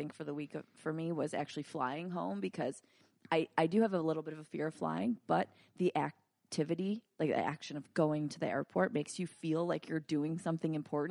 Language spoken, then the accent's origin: English; New York, United States; now in California, United States; Kyle lives in my hometown of upstate New York, and I live in California